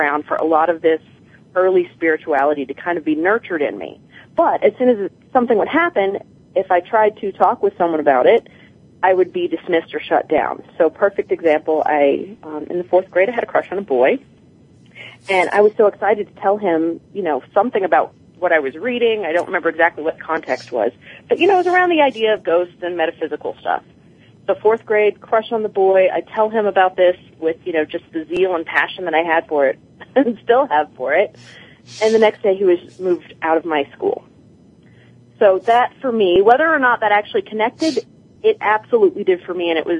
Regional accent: Louisiana, United States; also born or lived in Iowa; So I was born in Iowa, and then we moved to Louisiana shortly, whenever I was four. And so in Louisiana, you know, it's very swampy.

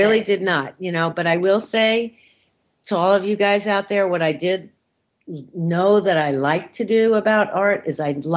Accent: New York City, New York, United States; And I grew up in New York, in New York City, and I went to the Midwest, and I was like a little bit disappointed, needless to say, because I thought all cities were big.

